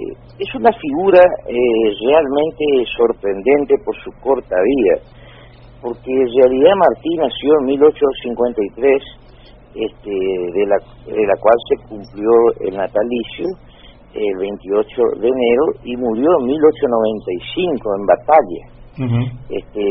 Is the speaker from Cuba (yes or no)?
no; Esquina, Corrientes, Argentina; acá en Esquina, bueno, en la hermosa ciudad, que estaba cerca de Córdoba, a 600 kilómetros, de la cual yo soy oriundo de Esquina, sí, yo vivo acá.